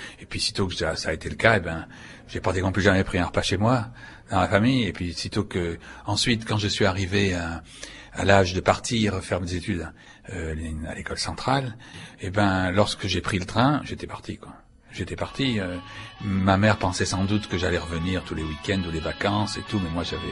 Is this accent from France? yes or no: no; Madagascar; born there; also born or lived in Saint-Pierre-et-Miquelon / Cameroon; C'est ce qu'il a amené à Madagascar, où je suis né, à Saint-Pierre-et-Miquelon, au Cameroun, on a failli aller à Tahiti aussi.